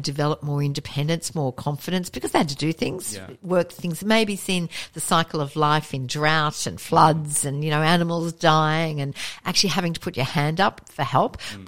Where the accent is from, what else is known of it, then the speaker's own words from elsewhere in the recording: Brisbane, Queensland, Australia; there was an example given to me in my hometown of Brisbane